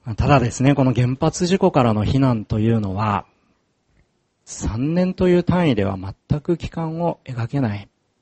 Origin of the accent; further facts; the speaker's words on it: Okuma, Fukushima, Japan; 私も大熊出身ですと話したときに、